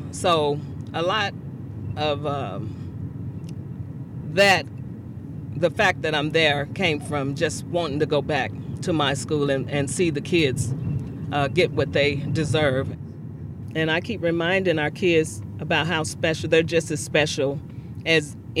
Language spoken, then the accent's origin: English; Oklahoma City, Oklahoma, United States; I'm from Oklahoma City.